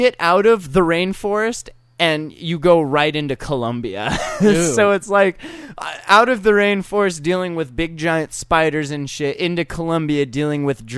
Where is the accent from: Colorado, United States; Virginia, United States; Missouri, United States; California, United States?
California, United States; I grew up in California for a few years.